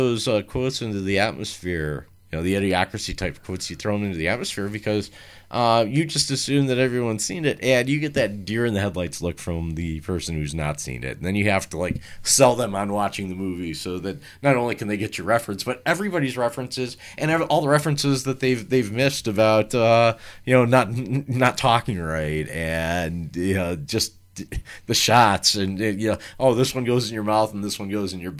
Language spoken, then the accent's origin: English; Cleveland, Ohio, United States; I'm from Cleveland, I grew up while watching the Browns and everything